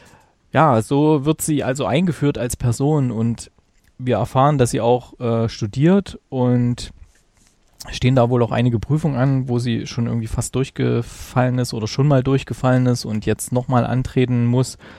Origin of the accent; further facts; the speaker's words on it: East Germany, Germany; Also das lief bei uns im Osten damals immer, im DDR-Fernsehen sogar.